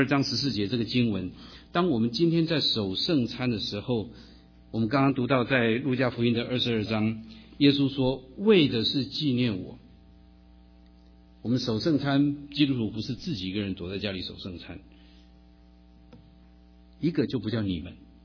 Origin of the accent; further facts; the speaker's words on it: China; 所以今天我们身为中国人，我们可不可以成为犹太人？